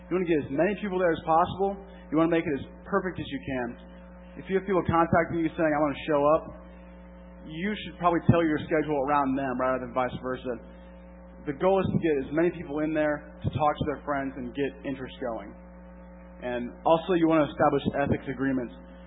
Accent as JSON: {"language": "English", "town": "Newport News", "region": "Virginia", "country": "United States", "tie": "born or raised there"}